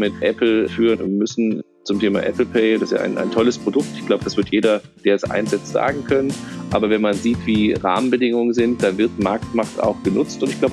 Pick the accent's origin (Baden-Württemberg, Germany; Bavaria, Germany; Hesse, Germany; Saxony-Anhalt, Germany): Hesse, Germany; born there; Ich komme aus gebürtig sozusagen aus Nordhessen